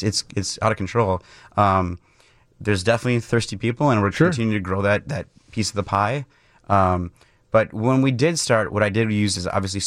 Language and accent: English; Mukwonago, Wisconsin, United States; So I grew up in Maguanago, Wisconsin, just outside of Milwaukee, and my dad was working at Miller, so I was kind of always around it.